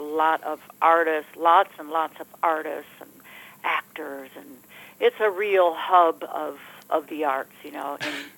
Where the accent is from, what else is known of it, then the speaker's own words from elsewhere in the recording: Detroit, Michigan, United States; And I'm from Detroit, and I remember, you know, going to school